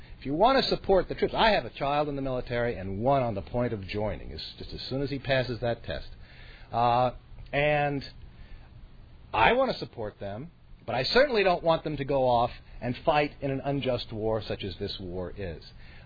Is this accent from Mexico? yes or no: no; Canada; moved away as an adult; now in United States; when I was born in the United States, but then my parents moved to Canada, and I went to school in Canada. And then for graduate school, I came down here